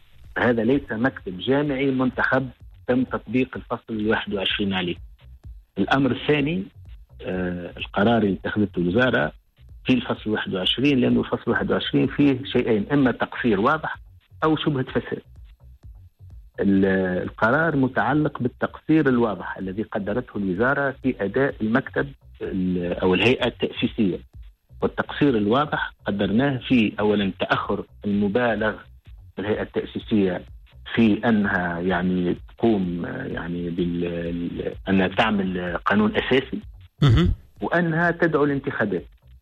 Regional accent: Tunisia

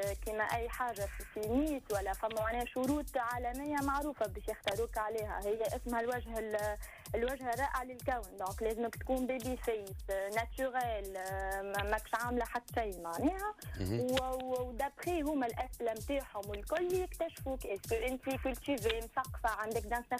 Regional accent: Tunisia; بعثت ميل قلت أنا تونسية راني مانكا هكا وهكا وهكا، ولا عيطوا لي كلموني قالوا لك تكون أول تونسية. فرحت على الأخر

